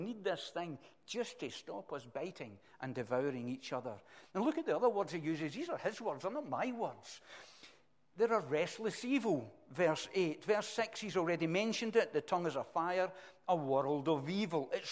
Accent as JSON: {"language": "English", "town": "Glasgow", "region": "Scotland", "country": "United Kingdom", "said": "I can say whatever I want any way that I want to say. Really?"}